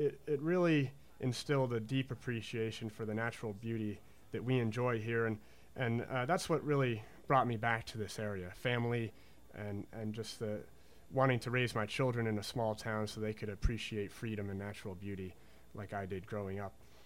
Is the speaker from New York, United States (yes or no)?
yes; Red Hook, New York, United States; I'm a local boy. I grew up in Red Hook, and growing up in a small town really helped me value freedom.